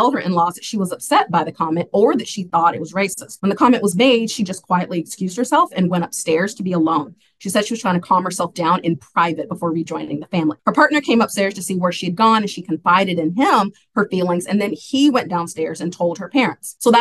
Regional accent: Nashville, Tennessee, United States; And I'm from Nashville. I know you have Nashville connections too.

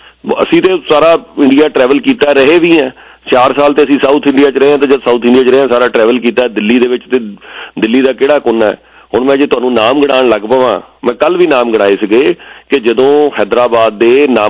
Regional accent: Punjab, India; 1400 ਦੇ ਵਿੱਚੋਂ ਅਸੀਂ ਜੇ 500-600 ਅਸੀਂ ਪੰਜਾਬ ਤੋਂ ਹੁੰਦੇ ਸੀ, ਪੰਜਾਬੀ ਲੜਕੇ ਹੁੰਦੇ ਸੀਗੇ

